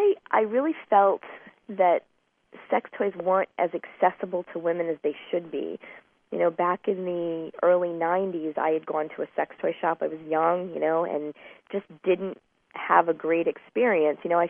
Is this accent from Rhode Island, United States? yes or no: yes; Woonsocket, Rhode Island, United States; And the business that I started in my hometown of Woonsocket, Rhode Island, suddenly was in Massachusetts